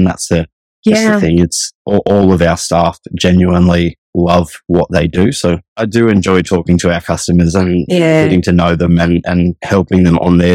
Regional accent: Northern Territory, Australia; So I grew up in Kakadu National Park, so I grew up in the bush, always been very, very independent.

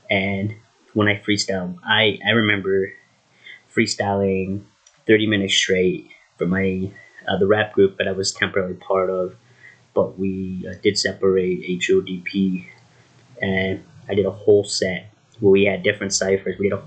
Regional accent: Drayton Valley, Alberta, Canada; now in Edmonton, Canada; here in Edmonton, Alberta. I was born in Drayton Valley originally. That's where I grew up for most of my life.

